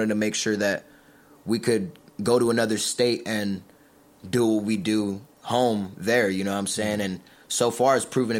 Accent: Utah, United States; Like Utah really just like built me up differently because it's just such a different culture out there.

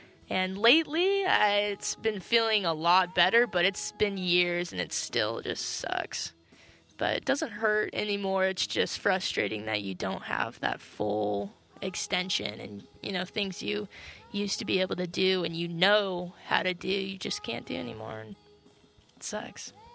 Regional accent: Salt Lake City, Utah, United States; I'm a musician from Salt Lake City

